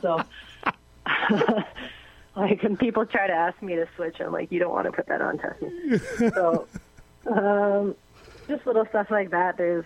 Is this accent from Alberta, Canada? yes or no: no; Winnipeg, Manitoba, Canada; Same city, obviously, in Winnipeg, and same... I grew up in St. Boniface mostly, but St. Vitale as well.